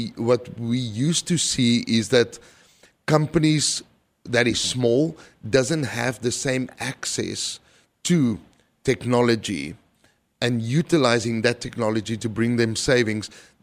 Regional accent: South Africa; now in Arizona, United States; Growing up in South Africa, you know, animals are very, very close to my heart.

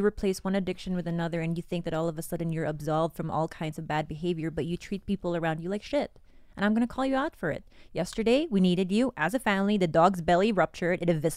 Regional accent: Philippines; now in United States; a lot of them that I grew up with in the Philippines

